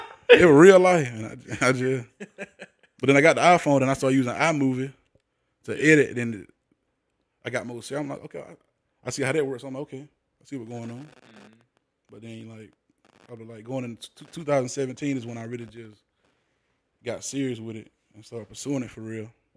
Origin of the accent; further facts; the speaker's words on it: Macon, Georgia, United States; Right, well … I am born and raised in Macon, Georgia.